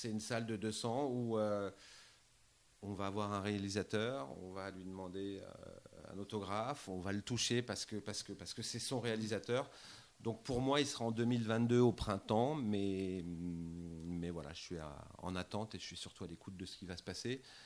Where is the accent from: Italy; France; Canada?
France; Lyon, Auvergne-Rhône-Alpes; Non, moi je suis un Lyonnais, je suis un gone